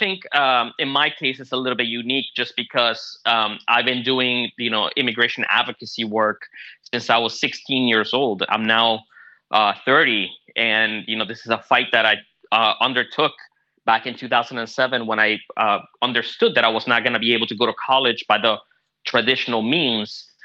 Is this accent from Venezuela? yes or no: yes; Caracas, Capital District, Venezuela; now in United States; I was born and raised in Caracas, Venezuela, which is a country that's significantly going under political, social, and economic turmoil.